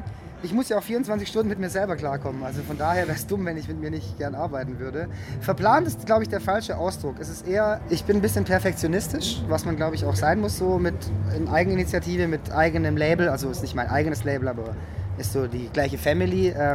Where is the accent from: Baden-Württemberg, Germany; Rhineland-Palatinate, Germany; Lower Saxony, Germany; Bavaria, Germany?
Baden-Württemberg, Germany; Bad Boll; Also ich komme nicht gebürtig aus Stuttgart, ich komme auch aus einem kleinen Kaff, 50 Kilometer entfernt, Bad Boll.